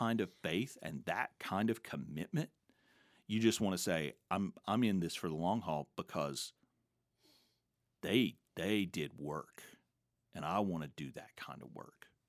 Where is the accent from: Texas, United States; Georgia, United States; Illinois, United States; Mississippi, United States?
Georgia, United States; And so my parents first, growing up in Georgia.